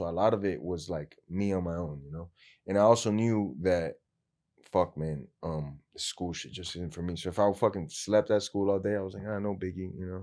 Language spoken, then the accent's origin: English; Miami, Florida, United States; first language Spanish; English is a second language; also born or lived in Peru; I barely spoke English because I grew up in the Latin community here in Miami until I was like four. So like my English was very limited. So now I go to Peru, no English whatsoever.